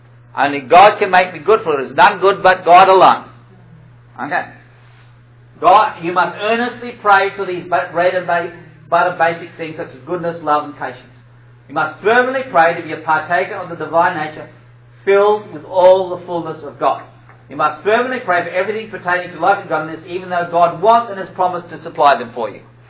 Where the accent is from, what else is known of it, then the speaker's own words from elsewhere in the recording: Australia; And now I'm Australian, and I have the gift of sarcasm.